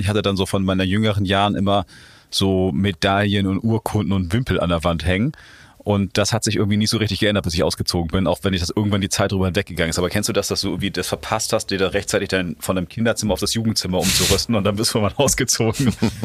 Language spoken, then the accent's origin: German; Hamburg, Germany; Also ich bin in Hamburg-Jenfeld aufgewachsen